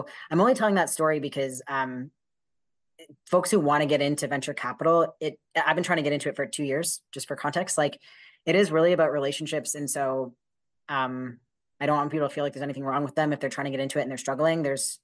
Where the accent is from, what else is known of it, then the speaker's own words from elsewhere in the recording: Canada; He was from Australia, I'm from Canada.